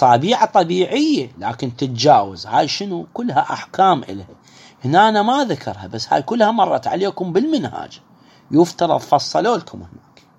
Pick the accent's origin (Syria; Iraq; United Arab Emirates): Iraq; احنا عندنا بالعراق